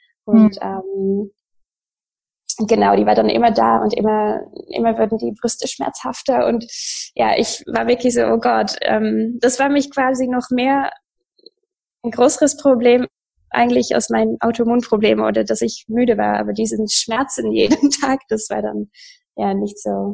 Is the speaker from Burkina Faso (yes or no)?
no; Netherlands; German is a second language; now in Hamburg, Germany; ich komme aus den Niederlanden und wohne jetzt schon 4 Jahre in Hamburg.